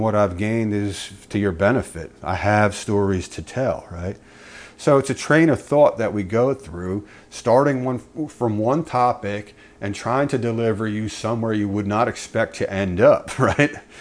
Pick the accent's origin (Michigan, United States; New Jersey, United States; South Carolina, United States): New Jersey, United States; also born or lived in Georgia / Tennessee; now in Texas, United States; I come originally from New Jersey, and I've gotten to Texas by way of Georgia, Tennessee